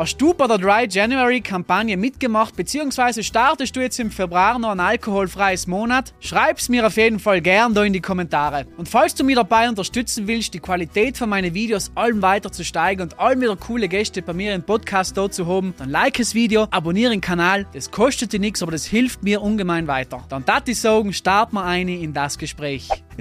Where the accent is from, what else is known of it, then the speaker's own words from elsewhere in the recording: Trentino-Alto Adige, Italy; Reden wir mal ein bisschen vom Ist-Zustand bei uns in Südtirol.